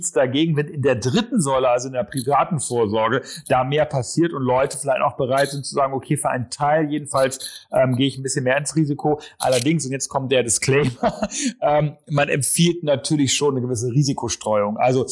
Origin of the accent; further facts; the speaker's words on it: Northern Germany, Germany; Ich komme ja aus dem Norden, also Nordseeküste ist super.